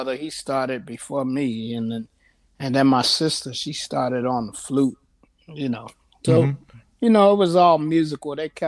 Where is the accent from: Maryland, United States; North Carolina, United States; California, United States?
Maryland, United States; Baltimore; also born or lived in New Jersey; now in Chicago, United States; I was born in Jersey, but I'm from Baltimore.